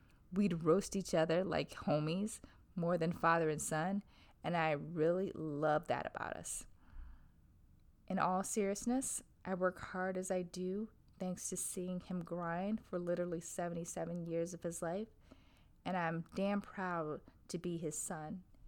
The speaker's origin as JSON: {"language": "English", "region": "Wisconsin", "country": "United States", "said": "I'm originally from Wisconsin. So they came from Wisconsin to visit me and my sister and my niece here"}